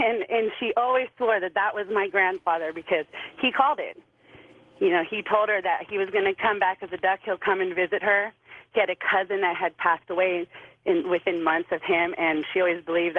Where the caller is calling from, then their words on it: California, United States; I'm calling from the Bay Area.